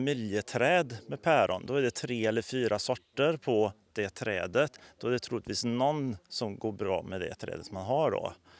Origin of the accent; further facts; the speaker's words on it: Gothenburg, Västra Götaland County, Sweden; Jag är ju från Göteborg